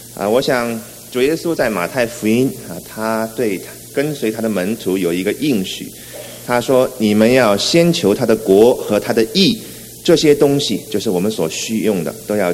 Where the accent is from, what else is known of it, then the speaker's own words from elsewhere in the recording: Shanghai, China; 我小时候在上海跟他住在一起的时候